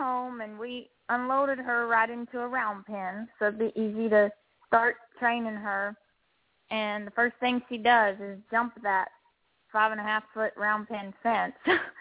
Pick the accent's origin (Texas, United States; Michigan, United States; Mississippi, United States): Texas, United States; McKinney; Well, I'm from McKinney, Texas